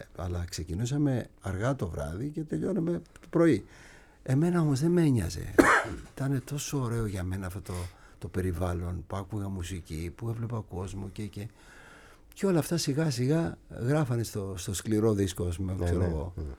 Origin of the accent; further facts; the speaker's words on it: Mitrousi, Central Macedonia, Greece; born there; εγώ γεννήθηκα στο Μητρούσι, αλλά πήγα στην Κουμαριά, το οποίο είναι πολύ κοντά. Το χωριό του πατέρα μου είναι η Κουμαριά, το οποίο είναι δίπλα στο Στριμώνα.